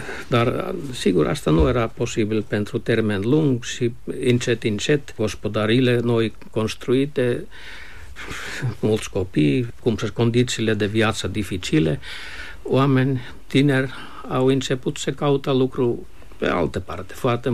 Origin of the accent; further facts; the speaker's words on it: Central Finland, Finland; Eu m-am născut în vestul Finlandei, unde părinții mei au fost plasați pentru o perioadă până se găsește ceva mai permanent, și când locul mai permanent a fost găsit în mijlocul Finlandei, undeva, unde lumea era luterană. Totuși, noi, ortodoxi carelian, am fost plasați cumva la un loc.